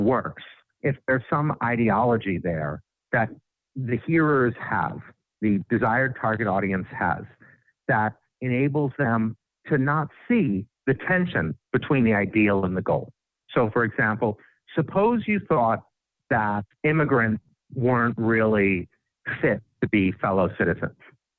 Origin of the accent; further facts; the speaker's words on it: United States; I have a strong patriotic identity as an American.